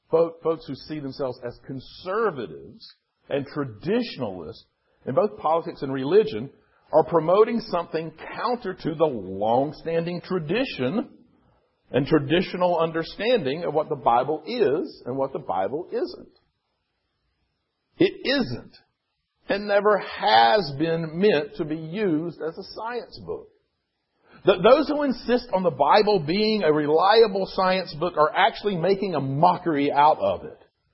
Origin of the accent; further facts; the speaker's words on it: United States; And as an American, I find it repulsive and dangerous.